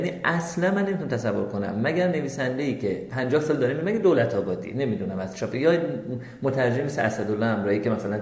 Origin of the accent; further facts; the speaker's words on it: Iran; moved away; من از ایران به خاطر جریانات 88 شد و از ایران اومدم بیرون